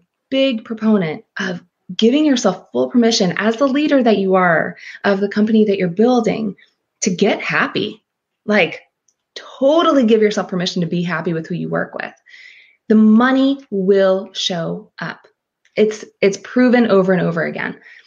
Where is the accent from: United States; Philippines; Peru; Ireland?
Philippines; I grew up in the Philippines.